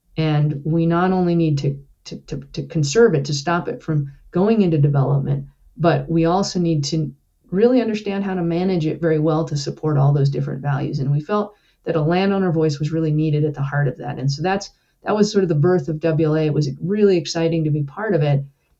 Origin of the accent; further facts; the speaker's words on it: the West, United States; I grew up in the West, as I said, in an inholding in the National Forest.